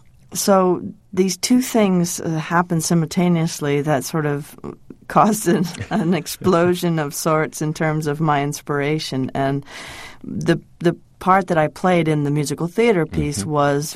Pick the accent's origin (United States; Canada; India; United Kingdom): Canada; for me to come in and as a Canadian Buddhist lesbian vegetarian.